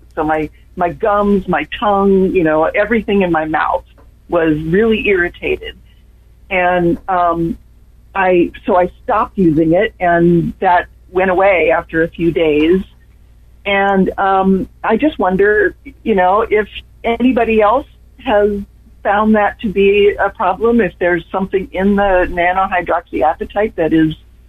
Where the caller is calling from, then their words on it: Ben Lomond, California, United States; from Ben Lomond.